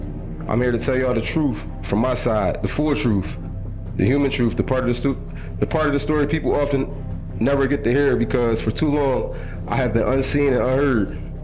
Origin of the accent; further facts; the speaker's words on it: Philadelphia, Pennsylvania, United States; I was born and raised in Philadelphia, North Philly. And anybody knows me, I'm Philly through and through.